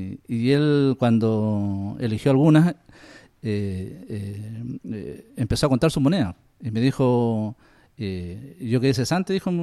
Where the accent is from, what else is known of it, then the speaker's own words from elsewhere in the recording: La Serena, Coquimbo, Chile; yo nací en Serena, en La Serena. Y vivía en el borde de la ciudad.